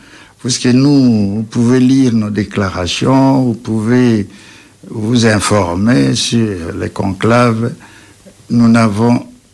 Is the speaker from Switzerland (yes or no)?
no; DR Congo; Nous sommes des Congolais, des patriotes, et nous réfléchissons pour l'avenir de notre pays.